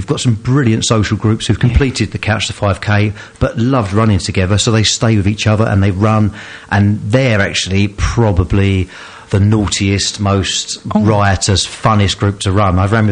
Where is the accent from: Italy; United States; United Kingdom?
United Kingdom; Ongar, East of England; I grew up in Ongar. And then when I moved to Brentwoods